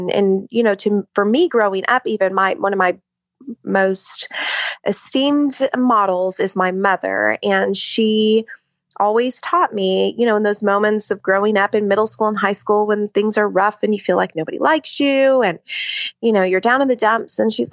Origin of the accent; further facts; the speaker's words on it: Idaho, United States; also born or lived in Florida; I was born in Florida. And then our family moved to a southern part of Idaho when I was in like the first grade. And we just ended up, like, I grew up in Idaho.